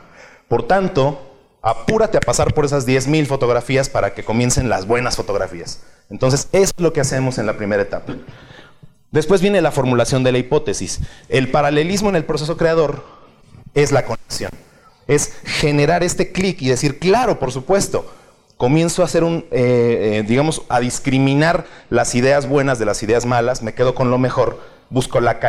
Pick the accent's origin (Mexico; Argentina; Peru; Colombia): Mexico; lo que comúnmente se ha construido allá afuera de lo que somos los mexicanos